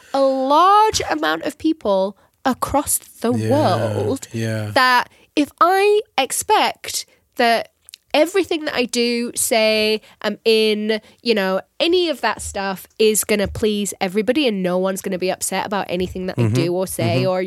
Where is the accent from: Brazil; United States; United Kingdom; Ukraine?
United Kingdom; Northern England; I'm English, number one.